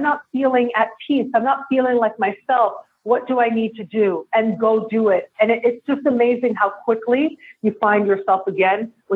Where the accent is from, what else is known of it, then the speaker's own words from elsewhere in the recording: Toronto, Ontario, Canada; moved away as an adult; now in Mexico; And I am born and raised in Toronto. I have a South Asian background, but I've been living in Mexico for the last 6 years.